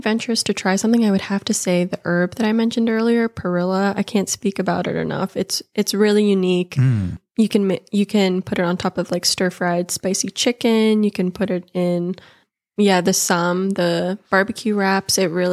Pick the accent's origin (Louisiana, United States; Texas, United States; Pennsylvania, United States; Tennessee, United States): Pennsylvania, United States; So whenever people out of the country ask where I'm from, I always say Pittsburgh. But okay. I grew up an hour north of here.